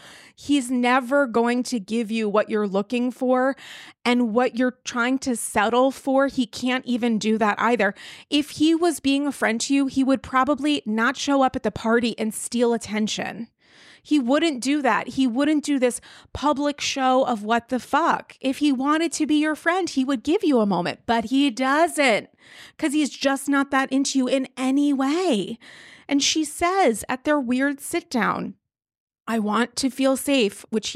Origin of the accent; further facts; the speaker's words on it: Rhode Island, United States; I'm from Rhode Island, smallest state with the greatest accent.